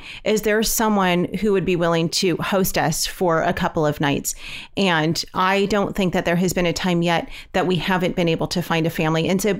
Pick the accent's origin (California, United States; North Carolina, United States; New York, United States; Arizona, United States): California, United States; You know, we're from California, and I used to hear about people road schooling and traveling